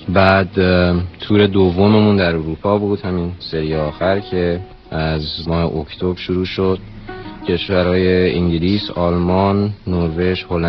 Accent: Iran; moved away as an adult; now in Los Angeles, United States; 13 سال هستش که از ایران اومدم اینجا، ساکن لس آنجلس هستم.

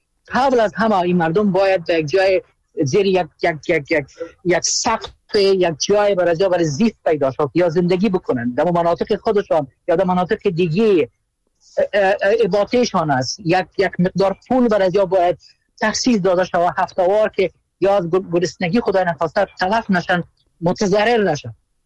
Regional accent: Afghanistan; چرا همه ما افغان هستیم و درد افغانستان با همه ما بسیار ملموس و محسوس است

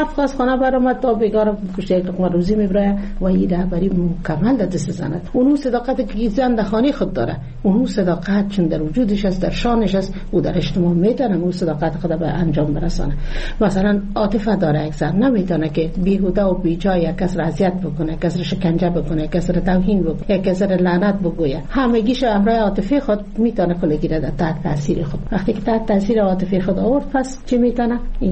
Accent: Jowzjan, Afghanistan; در این جوزجان، در ولایت ما،

